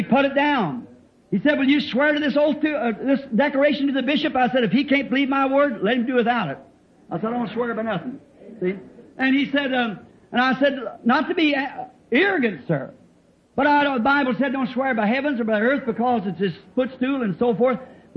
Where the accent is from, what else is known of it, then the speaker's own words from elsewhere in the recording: Ireland; Now, I'm an Irishman.